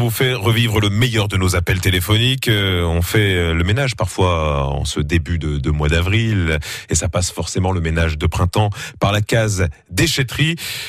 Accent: La Rochelle, Nouvelle-Aquitaine, France; now in Angoulême, France; je suis tout nouveau là dans le secteur et je viens de La Rochelle, moi, à la base, oui.

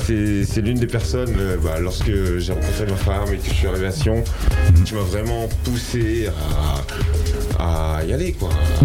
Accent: France; now in Switzerland; je suis français mais je vis en Suisse.

